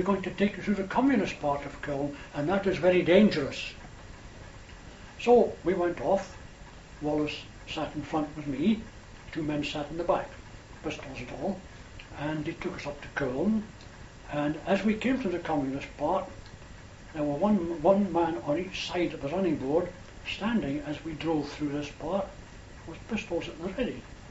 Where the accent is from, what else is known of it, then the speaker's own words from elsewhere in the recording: Scotland, United Kingdom; well, we're two Scottish students, we're on a tour of Germany, and we've been told we can camp.